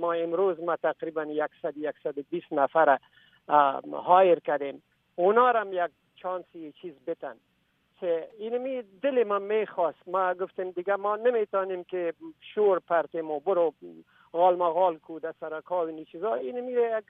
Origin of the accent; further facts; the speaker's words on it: Afghanistan; من یک افغان هستم، به ضمنش مسلمان هستم، باز هم مهمتر از همه من یک انسان هستم.